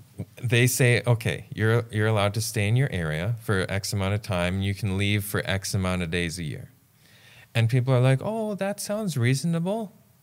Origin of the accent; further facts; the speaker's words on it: Saskatchewan, Canada; I know farmers, because I'm from Saskatchewan, who had beautiful self-seed crops